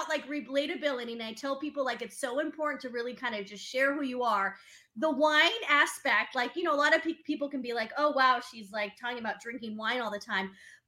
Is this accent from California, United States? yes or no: yes; San Diego, California, United States; also born or lived in Virginia; Yeah, so I moved from Virginia to California, to San Diego, where my native homeland.